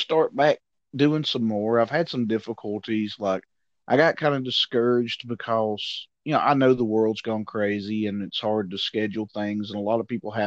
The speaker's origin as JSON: {"language": "English", "town": "Cartersville", "region": "Georgia", "country": "United States", "said": "So I'm from Cartersville, so that's a good"}